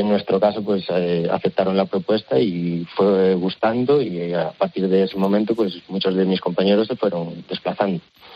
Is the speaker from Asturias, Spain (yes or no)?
no; Lugo, Galicia, Spain; yo soy de Lugo, yo siempre quise retornar, digamos, aquí a Galicia.